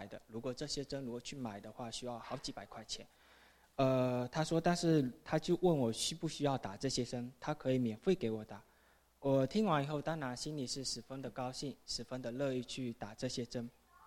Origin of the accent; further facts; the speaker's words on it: China; 她见我们是中国人，